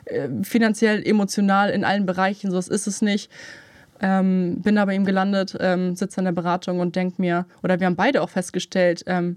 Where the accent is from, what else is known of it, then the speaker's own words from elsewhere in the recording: Munich, Bavaria, Germany; moved away as an adult; now in Kiel, Germany; ich komme aber gar nicht hier aus der Gegend. Ich komme aus München und ja, das liegt daran, dass ich wegen einem Mann hier hochgezogen bin, tatsächlich.